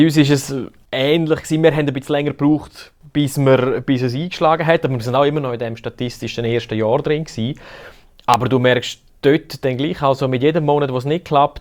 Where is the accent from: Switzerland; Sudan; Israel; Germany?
Switzerland; Graubünden; Man hört es mir an, ich bin Bündner und dort sagt man